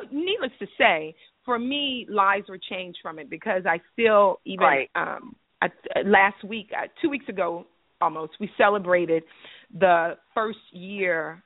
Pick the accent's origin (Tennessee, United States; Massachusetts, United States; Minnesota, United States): Tennessee, United States; Memphis; So I have a really huge following, of course, in my hometown of Memphis, Tennessee. I'm from Memphis.